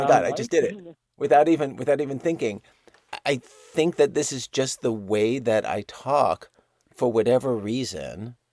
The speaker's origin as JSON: {"language": "English", "town": "Baltimore", "region": "Maryland", "country": "United States", "tie": "born or raised there", "said": "I grew up in Baltimore, and Philip is older than me."}